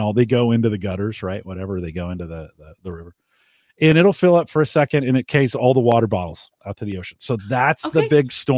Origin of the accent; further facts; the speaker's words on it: California, United States; I grew up in the Bay Area. I grew up in California.